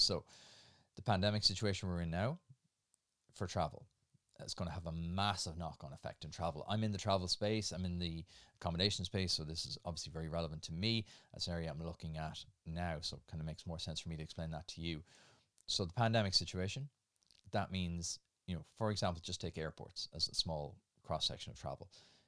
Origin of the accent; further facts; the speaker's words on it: Nenagh, Munster, Ireland; We also have a shout out to my hometown of Nina